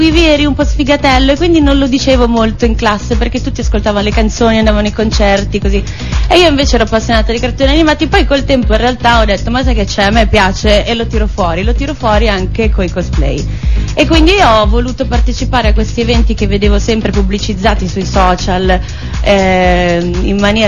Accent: Milan, Lombardy, Italy; Mentre invece io arrivo da Milano.

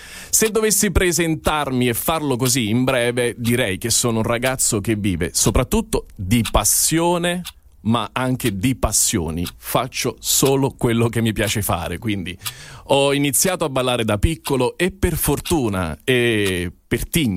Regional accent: Naples, Campania, Italy; now in Rome, Italy; sono di Napoli, vengo da Napoli, ma l'Italia è un po' casa mia grazie al mio mestiere, perché vivo anche a Roma, giro un po' tutte le città perché sono un ballerino

